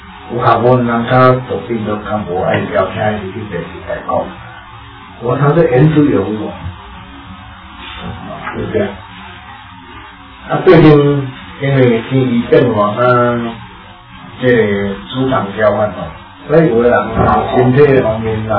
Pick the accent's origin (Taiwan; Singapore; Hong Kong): Taiwan